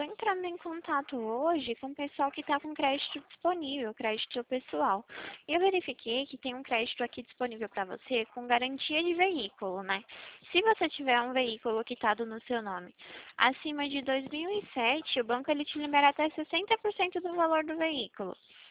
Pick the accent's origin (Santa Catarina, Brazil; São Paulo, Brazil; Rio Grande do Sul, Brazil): São Paulo, Brazil; Atibaia; Eu sou de Atibaia.